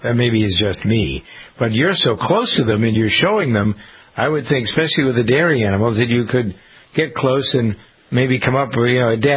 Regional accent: Framingham, Massachusetts, United States; I grew up in Framingham and started working on a dairy farm.

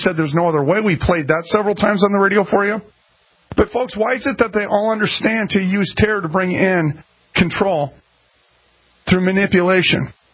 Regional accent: Minneapolis, Minnesota, United States; And I was raised up in North Minneapolis.

